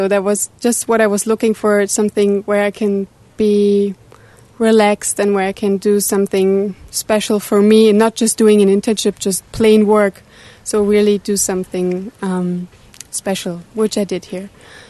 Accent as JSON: {"language": "English", "country": "Germany", "said": "I'm from Germany. And I came here to Oroville to make an internship at the Oroville Radio."}